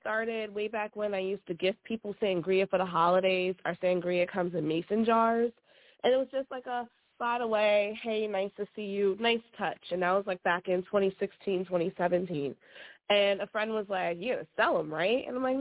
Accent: Yonkers, New York, United States; Hey, it's … I'm from Yonkers, and I'm here because I'm promoting my business, Second Saturday Catering.

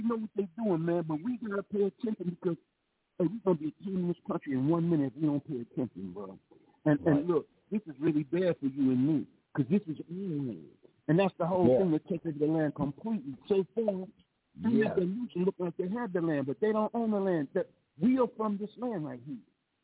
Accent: Chicago, Illinois, United States; I'm from Chicago

